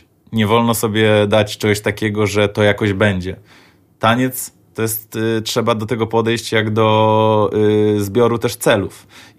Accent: Lublin, Lublin Voivodeship, Poland; Zawsze jak tylko mogę, to mówię, że jestem z Lublin reprezent.

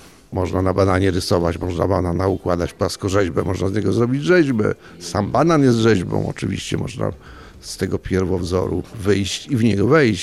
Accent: Gdańsk, Pomeranian Voivodeship, Poland; jestem artystą, malarzem z Gdańska

